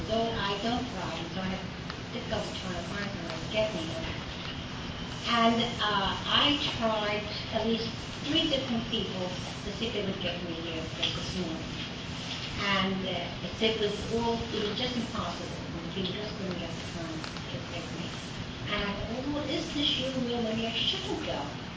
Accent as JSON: {"language": "English", "town": "Atlantic Highlands", "region": "New Jersey", "country": "United States", "said": "I'm from Atlantic Highlands."}